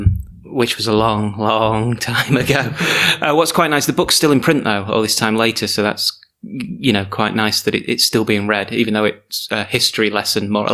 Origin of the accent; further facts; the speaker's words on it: England, United Kingdom; also born or lived in Scotland; where I grew up in England, we called it garden creeping.